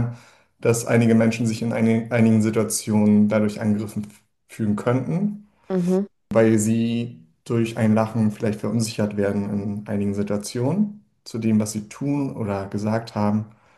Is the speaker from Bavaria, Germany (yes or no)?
no; Kiel, Schleswig-Holstein, Germany; ich komme aus Kiel, das ist direkt an der Ostsee und wir haben die Förde hier direkt in der Nähe